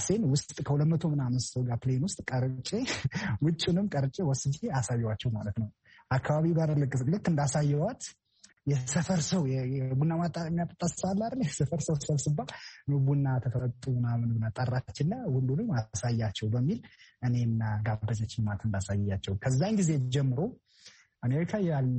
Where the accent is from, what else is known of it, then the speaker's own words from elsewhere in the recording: Amhara, Ethiopia; እኔ ተወልጄ ያደኩት በሰሜን ማውንቴን በሰሜን ተራራዎች ብሔራዊ ፓርክ ውስጥ ነው፣ ራስ ዳሸን አካባቢ ማለት ነው፣ ወደ ጎንደር ጋር። በልጅነቴ በጎች እየጠበኩ ከበጎች ጋር እየተጫወቱ በጫካ ላይ ዋሻ ውስጥ እያደርኩ ነው ያደኩት።